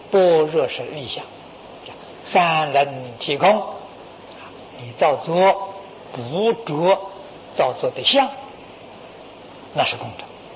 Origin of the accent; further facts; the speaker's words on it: China; 我们中国人常讲嘛，积阴德啊